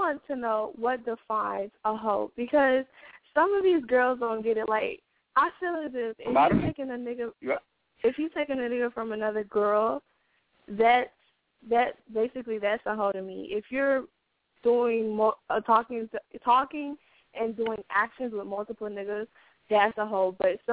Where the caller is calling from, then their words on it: Port St. Lucie, Florida, United States; I'm calling from Port St. Lucie, Florida.